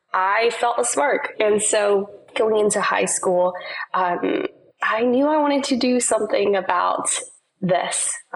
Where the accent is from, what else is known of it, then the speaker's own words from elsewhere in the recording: Chula Vista, California, United States; I'm currently 17 years old, and I am from Chula Vista, which is roughly in San Diego, in California.